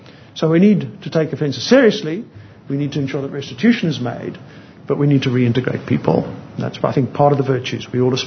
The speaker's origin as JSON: {"language": "English", "country": "South Africa", "said": "I mean, I'm South African"}